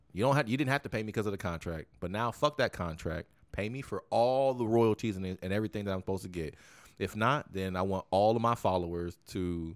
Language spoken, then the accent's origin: English; New York, United States; New York is the vegan of the world. Like, I'm from New York.